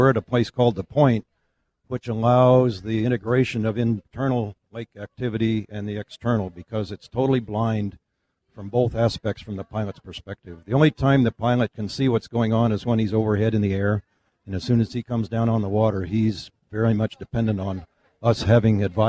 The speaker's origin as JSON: {"language": "English", "town": "Rockford", "region": "Illinois", "country": "United States", "said": "I'm from Rockford, Illinois."}